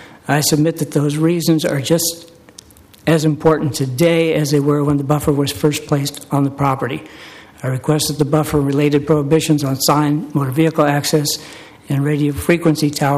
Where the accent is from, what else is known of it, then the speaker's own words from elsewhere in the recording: Oregon, United States; I'm from Willamette Heights